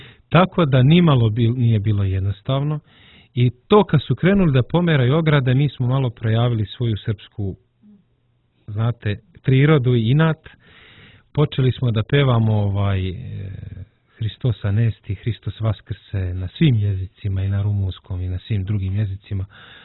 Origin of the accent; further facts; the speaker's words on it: Serbia; Mi, kao Srbi, malo ko je imao te propusnice.